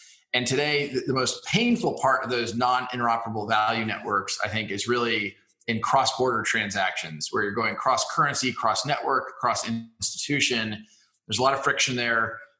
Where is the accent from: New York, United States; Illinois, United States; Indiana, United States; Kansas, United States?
Kansas, United States; when I say I grew up in Kansas, as you and I have discussed once or twice, and when I tell my friends back home